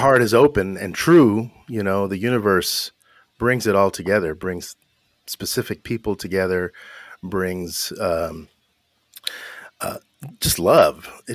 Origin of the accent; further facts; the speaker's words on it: Hollywood, California, United States; But yeah, I grew up in Hollywood, and I had a great childhood.